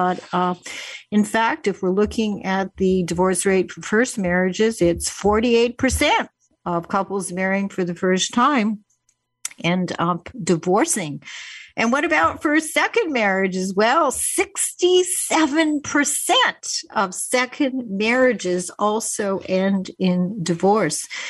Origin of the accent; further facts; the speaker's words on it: Winnipeg, Manitoba, Canada; I grew up in Winnipeg, Canada